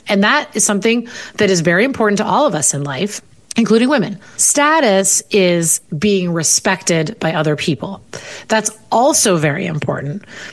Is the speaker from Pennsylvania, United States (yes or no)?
yes; Pittsburgh, Pennsylvania, United States; now in Chicago, United States; My husband, born and raised in Chicago, where I now live. I was born and raised in Pittsburgh.